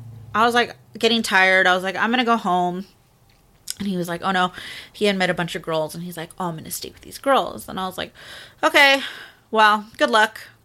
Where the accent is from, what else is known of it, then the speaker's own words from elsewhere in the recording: Utah, United States; He looked and acted like an upstanding Mormon gentleman. Yes, I'm from Utah originally.